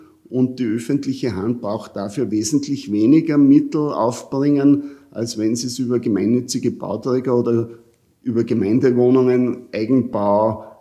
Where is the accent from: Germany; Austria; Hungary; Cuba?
Austria; Linz, Upper Austria; Und nachdem ich in Linz noch nichts habe, in meiner Heimatstadt